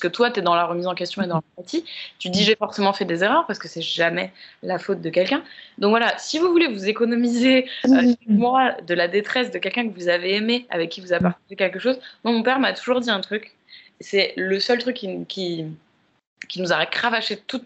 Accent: Paris, Île-de-France, France; Moi, j'ai grandi à Paris aussi, ouais.

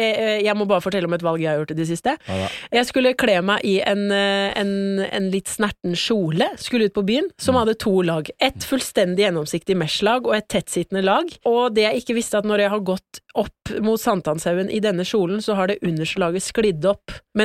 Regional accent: Porsgrunn, Telemark, Norway; Ja, jeg er jo fra Porsgrunn

